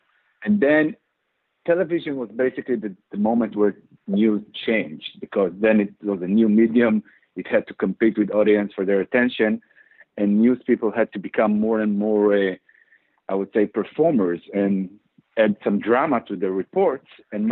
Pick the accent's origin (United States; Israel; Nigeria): Israel; moved away; when I was growing up in Israel.